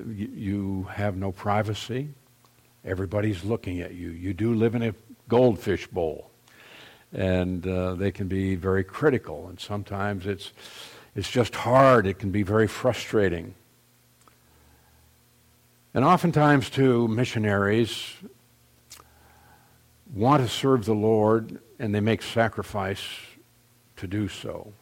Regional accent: United States; looked at me and said, "You're an American, aren't you?" And I said, "Yes, I am."

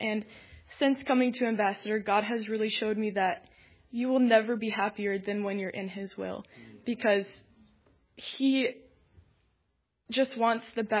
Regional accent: Columbiaville, Michigan, United States; I am a freshman, 3-year theology major now. I'm from Columbiaville, Michigan.

